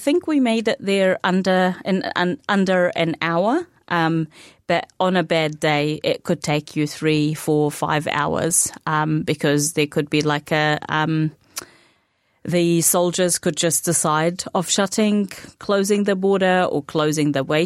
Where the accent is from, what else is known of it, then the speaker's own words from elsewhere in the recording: Hebron, West Bank, Palestine; to Hebron, which is my hometown.